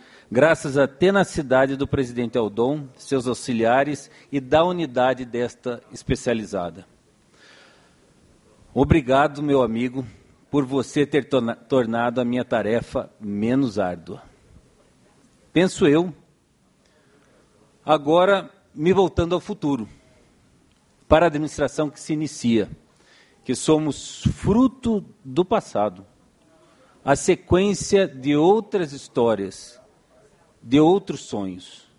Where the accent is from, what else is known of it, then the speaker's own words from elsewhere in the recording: Curitiba, Paraná, Brazil; born there; now in Goiás, Brazil; Aos que não sabem, sou goiano, por acaso nascido no frio de Curitiba, mas há muito mais anos aqui nesta terra